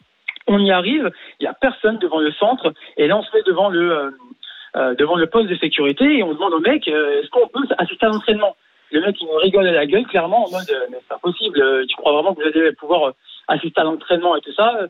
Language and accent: French; Sevran, Île-de-France, France; on est de Sevran, on est bleu parisienne